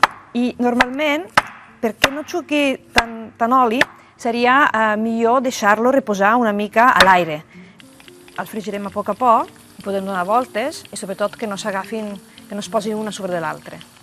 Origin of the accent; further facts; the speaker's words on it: Sant Vicenç de Montalt, Catalonia, Spain; vinc de Sant Vicent de Montalt